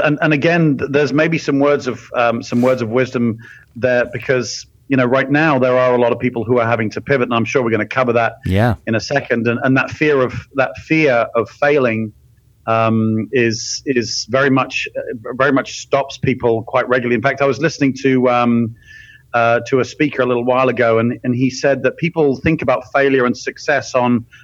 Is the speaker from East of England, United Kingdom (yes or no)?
yes; Cambridge, East of England, United Kingdom; also born or lived in London; England, I'm from a place called Cambridge, which I'm sure many of you have heard of. I'm kind of, I was born in London, moved to the Cambridge area, or I was moved there when I was like 6 months old